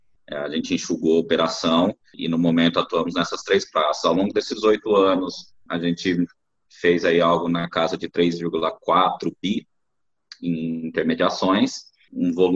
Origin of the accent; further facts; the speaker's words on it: São Paulo, Brazil; Eu fiz curso técnico em edificações lá em São Paulo, eu sou de São Paulo